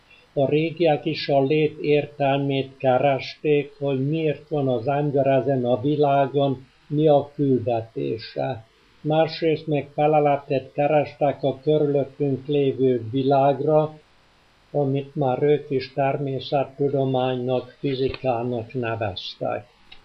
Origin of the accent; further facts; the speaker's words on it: Vas, Hungary; born there; also born or lived in Kőszeg / Paraguay; elmondom, hogy Vas megyébe születtem, hogy mikor, azt jobb elhallgatnom